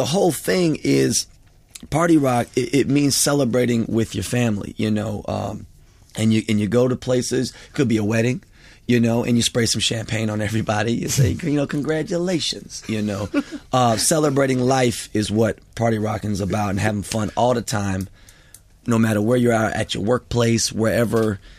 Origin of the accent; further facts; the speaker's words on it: Pacific Palisades, California, United States; because I grew up in the Palisades where he filmed Baywatch.